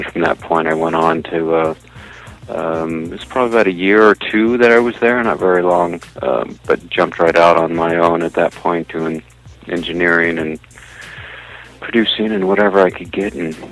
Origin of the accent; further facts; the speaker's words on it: Las Vegas, Nevada, United States; moved away as an adult; So then I, as a musician, got into bands and I grew up in Vegas